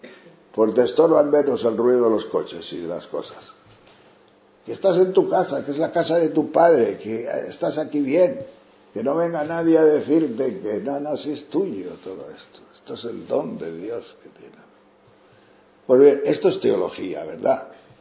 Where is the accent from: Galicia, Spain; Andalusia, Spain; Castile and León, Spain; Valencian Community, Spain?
Castile and León, Spain; León; Porque yo soy de León y allí hay mucho ganado y muchos lobos y osos.